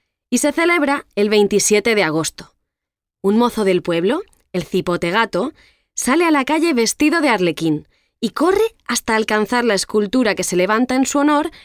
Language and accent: Spanish; Tarazona, Aragon, Spain; Bueno, bueno, no seas exagerado. No creo que sea para tanto. Si te apetece, podrías venir a mi pueblo. Las fiestas se celebran a finales de mes.